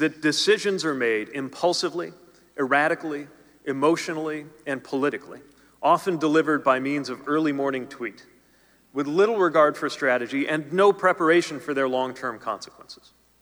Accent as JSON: {"language": "English", "town": "South Bend", "region": "Indiana", "country": "United States", "tie": "born or raised there", "said": "with a view to everyday life in places like my hometown of South Bend."}